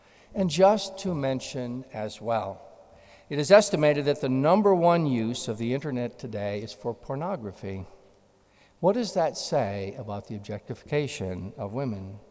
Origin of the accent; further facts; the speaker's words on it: Red Lake Falls, Minnesota, United States; I grew up in Red Lake Falls, Minnesota, a primarily French and German community in northwest Minnesota.